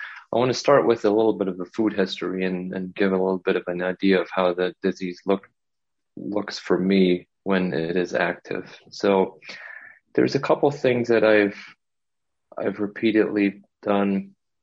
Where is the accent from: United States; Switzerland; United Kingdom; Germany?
Germany; This is all back in Germany, by the way. I'm from Germany.